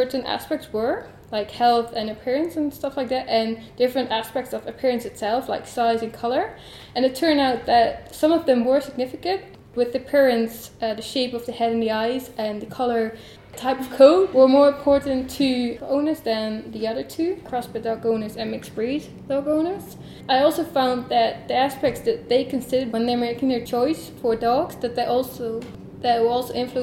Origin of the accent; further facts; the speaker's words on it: Netherlands; I'm originally from the Netherlands.